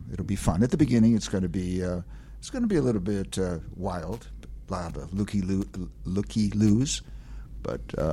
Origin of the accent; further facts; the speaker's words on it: Oak Park, Illinois, United States; also born or lived in Chicago; I was born in Chicago, raised in a town called Oak Park on the west side.